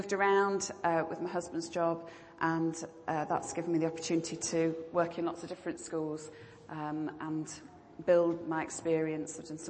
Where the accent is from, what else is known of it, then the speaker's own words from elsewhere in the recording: Prestatyn, Wales, United Kingdom; now in England; because I grew up in North Wales in Prestatyn, so my first teaching job was in Chester